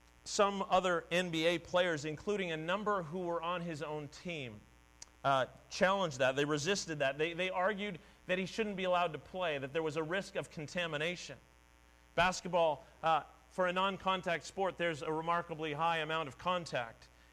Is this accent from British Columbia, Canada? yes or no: no; Ontario, Canada; I grew up in Southern Ontario.